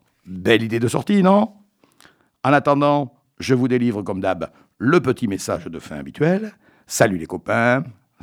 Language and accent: French; Ribérac, Nouvelle-Aquitaine, France; je suis originaire de Ribérac.